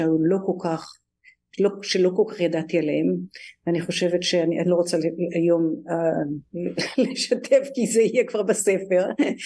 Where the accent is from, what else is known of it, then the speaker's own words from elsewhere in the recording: Tel Aviv, Tel Aviv District, Israel; אני במקור מתל אביב, מהדר יוסף, שזה שכונה צפונית לתל אביב.